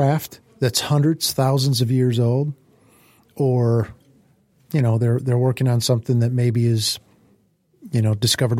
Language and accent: English; Warren, United States; Like when I was growing, I grew up in Warren, you know